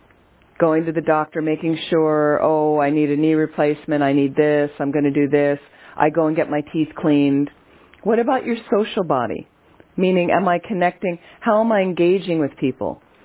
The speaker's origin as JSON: {"language": "English", "town": "Philadelphia", "region": "Pennsylvania", "country": "United States", "tie": "born or raised there", "said": "So I grew up in Philadelphia. Philadelphians are very in your face, okay? So for me, it's a familiar culture."}